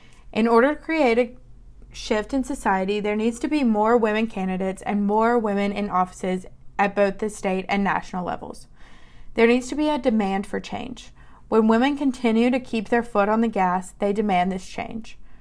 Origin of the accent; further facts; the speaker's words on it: Alabama, United States; Or if you're from my home state, Alabama, I'm hoping to get some people together, volunteers, to write these letters in Alabama.